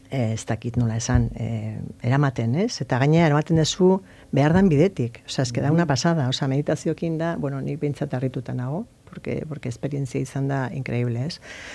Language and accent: Basque; Zumarraga, Basque Country, Spain; ni Zumarrakoa naiz.